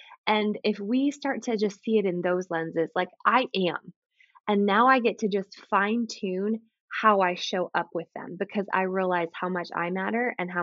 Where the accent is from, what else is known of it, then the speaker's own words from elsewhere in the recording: Canada; I'm Canadian, so I can say